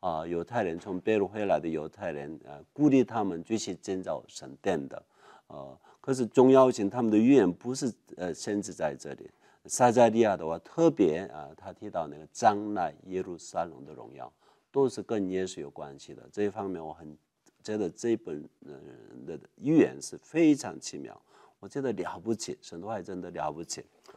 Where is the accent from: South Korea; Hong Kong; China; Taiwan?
South Korea; first language Korean; Chinese is a second language; now in New York, United States; 我是一个韩国人，我的中文，我讲中文，你们听不太懂，要怜悯我好吗？对，我的母语是韩国话